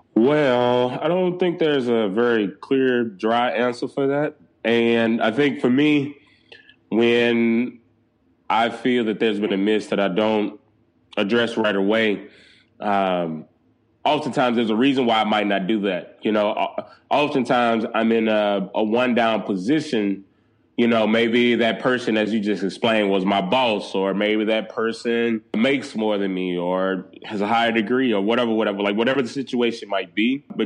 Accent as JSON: {"language": "English", "region": "Mississippi", "country": "United States", "tie": "born or raised there", "lives_now": "New Orleans, United States", "said": "I am a Southerner. I grew up in rural Mississippi, and for the last 8 years or so, I've lived in New Orleans, which is further south than where I grew up."}